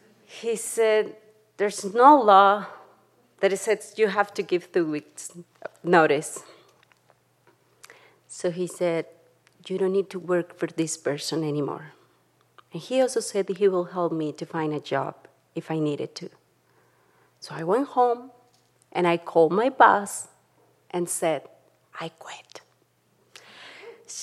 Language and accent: English; Tlaxcala, Mexico; now in Jackson, United States; I grew up in Tlaxcala, Mexico, with my mom